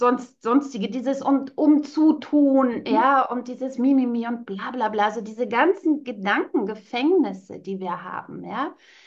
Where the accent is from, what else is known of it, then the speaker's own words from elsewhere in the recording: East Germany, Germany; ich bin in der DDR geboren und aufgewachsen, ja.